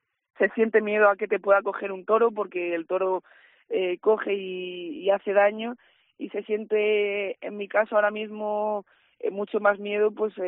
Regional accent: Salamanca, Castile and León, Spain; ahora mi presentación en Salamanca, que es mi tierra

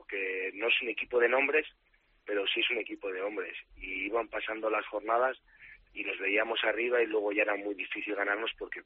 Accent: León, Castile and León, Spain; a finales de semana pues me iré a León, que ya tengo ganas de ir a mi tierra.

